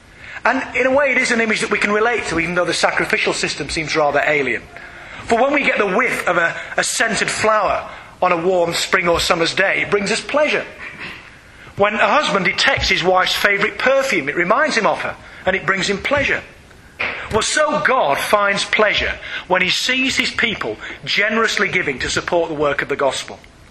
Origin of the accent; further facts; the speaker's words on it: Yorkshire and the Humber, United Kingdom; Now, I'm a Yorkshireman too, so perhaps I can joke at my own expense